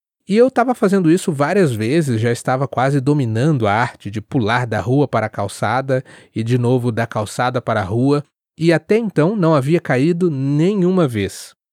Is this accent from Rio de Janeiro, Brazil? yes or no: yes; Rio de Janeiro, Brazil; Como você se lembra, eu sou natural do Rio